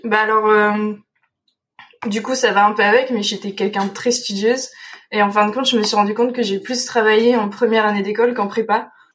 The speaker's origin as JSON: {"language": "French", "region": "Nouvelle-Aquitaine", "country": "France", "said": "géographiquement, moi je viens de Dordogne, donc j'étais près de Toulouse ou de Nantes"}